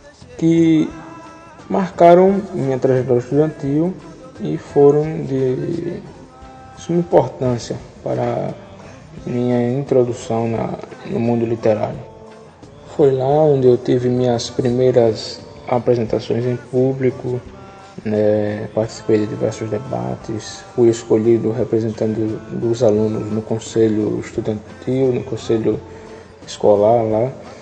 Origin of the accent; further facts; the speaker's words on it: Neópolis, Sergipe, Brazil; Alguns falam do amor que sinto por Propriá, minha terra do coração, já que sou filho natural de Neópolis.